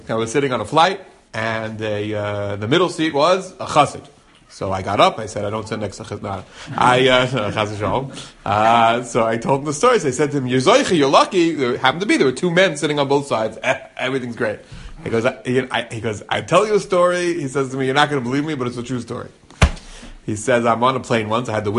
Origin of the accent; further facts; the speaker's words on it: Beit Shemesh, Jerusalem District, Israel; there seems to be a very interesting election going on in my hometown of Beit Shemesh, where somebody else is from as well.